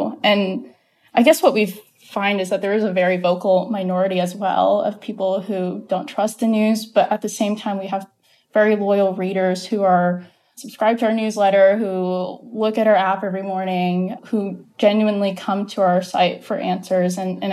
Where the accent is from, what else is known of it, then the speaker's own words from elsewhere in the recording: Atlanta, Georgia, United States; it was a topic that I grew up around Atlanta. So I was very familiar with the area. I grew up in a majority Asian community.